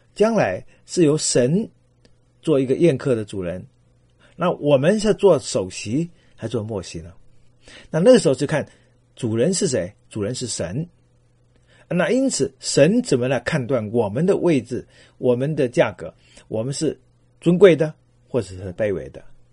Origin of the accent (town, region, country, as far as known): China